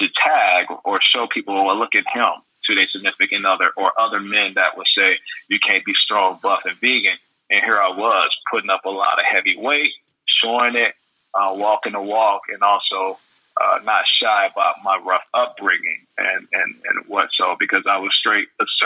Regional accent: Chicago, Illinois, United States; I do come from humble beginnings in Chicago. I grew up in Chicago

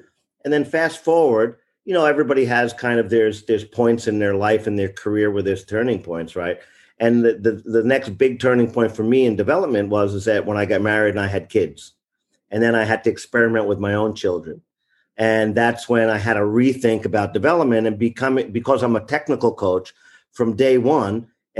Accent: Bronx, New York, United States; moved away as an adult; now in Japan; So originally, I'm from New York, and I wound up over here in Japan in the mid-1980s. So although I was born in the Bronx, New York, most of my entire adult life has been spent overseas in Japan.

